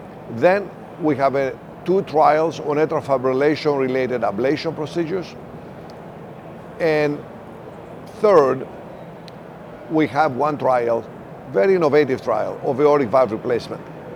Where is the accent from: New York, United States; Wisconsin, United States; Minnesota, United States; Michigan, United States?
New York, United States; New York City; from New York City, United States of America